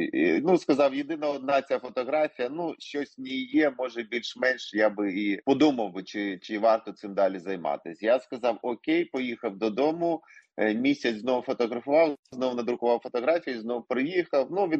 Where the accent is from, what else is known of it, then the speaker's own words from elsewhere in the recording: Zhytomyr, Zhytomyr Oblast, Ukraine; born there; Народився я на Житомирщині, в місті Житомир